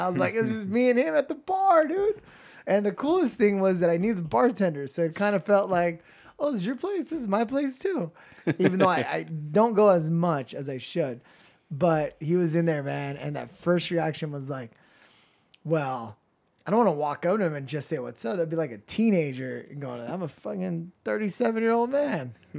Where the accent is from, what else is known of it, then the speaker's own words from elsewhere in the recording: Long Beach, California, United States; I got a podcast going, and you know, I'm from Long Beach.